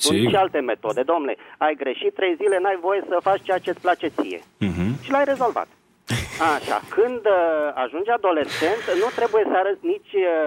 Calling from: Bucharest, Romania; din București.

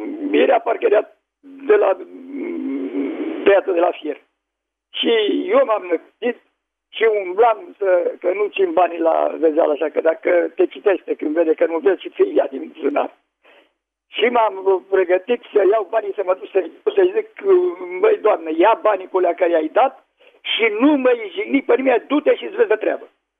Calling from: Slatina, Olt County, Romania; din Slatina.

